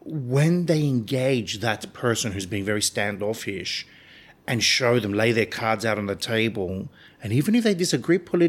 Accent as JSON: {"language": "English", "country": "Australia", "said": "even myself as a, you know, as an Australian, as a Cypriot of the diaspora, whatever I am"}